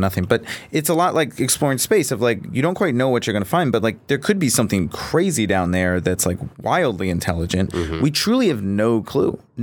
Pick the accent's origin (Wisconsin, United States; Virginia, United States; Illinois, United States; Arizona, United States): Virginia, United States; Well, so I grew up Jewish in Virginia, which was like a little bit of a different Jewish experience